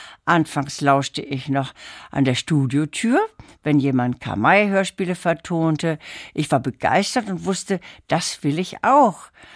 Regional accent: Lübeck, Schleswig-Holstein, Germany; Ich bin in Lübeck aufgewachsen. Da waren meine Eltern nach dem Zweiten Weltkrieg gelandet.

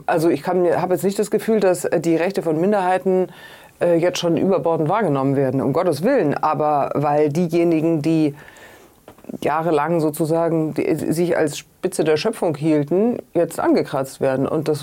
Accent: Munich, Bavaria, Germany; ich bin aufgewachsen am Stadtrand von München in einer gut situierten Gegend und bin aufgewachsen in einer Zeit, in der meine Schulgeneration vollkommen unpolitisch war.

